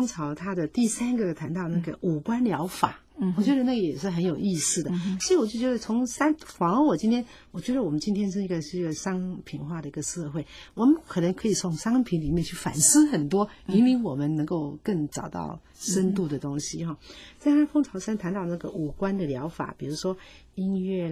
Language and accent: Chinese; Taiwan; 这个真的是也值得让我们台湾人的生活